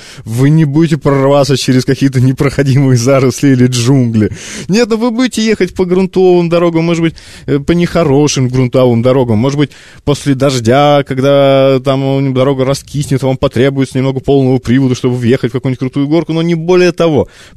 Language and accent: Russian; Moscow, Russia; я там из Москвы или у меня московские номера.